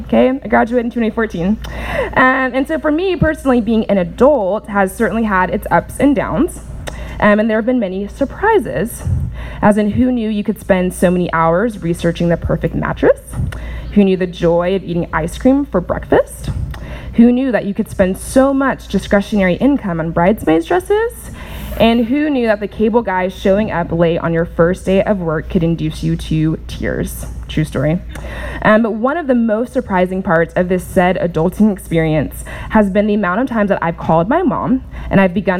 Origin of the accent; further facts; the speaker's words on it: California, United States; yes, of course, I was born in California, I went to something called beach camp